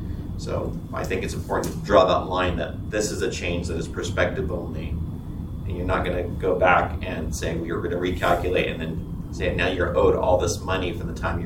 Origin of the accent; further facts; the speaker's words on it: Salt Lake City, Utah, United States; I come from Salt Lake City, where for the city's police department, I mean, this is the direction they've already gone.